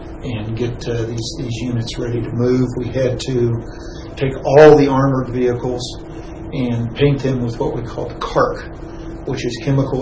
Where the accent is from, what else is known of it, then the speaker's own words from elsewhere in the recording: Texas, United States; I was from Texas. My mother was living in San Antonio at the time.